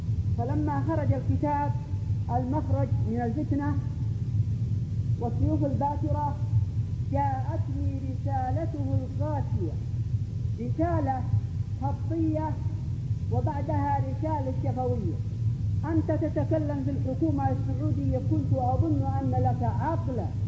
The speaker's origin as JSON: {"language": "Arabic", "country": "Yemen", "said": "فأحدثوا فرقة ها هنا عندنا باليمن"}